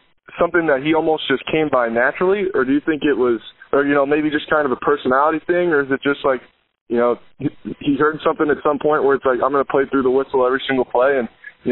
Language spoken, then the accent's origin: English; Scottsbluff, Nebraska, United States; I'm actually from Scotts Bluff, so I know all about that area.